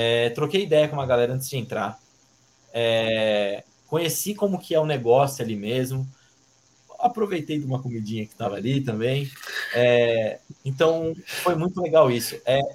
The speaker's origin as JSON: {"language": "Portuguese", "country": "Brazil", "said": "98% das vezes é de onde vocês são. O cara sempre vem com isso. A gente fala do Brasil."}